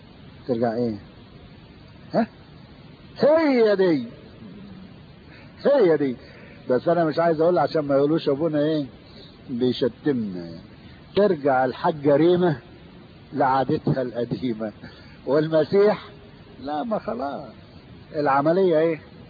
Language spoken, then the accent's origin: Arabic; Egypt; now in Australia